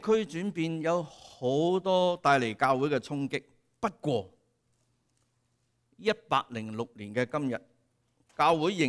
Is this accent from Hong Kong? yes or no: yes; Hong Kong; 跟我們香港人說的差不多的樣好少少了